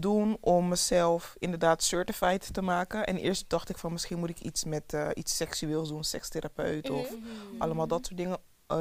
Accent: Rotterdam, South Holland, Netherlands; uit Rotterdam.

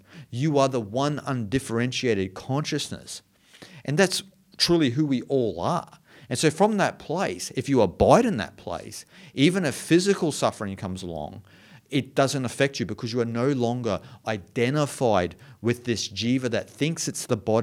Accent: Australia; So I am Australian

